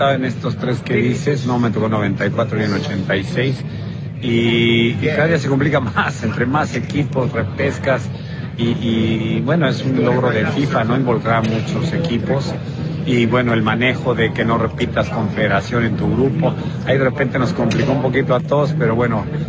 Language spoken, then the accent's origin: Spanish; Mexico; me ha tocado como mexicano darle la vuelta al mundo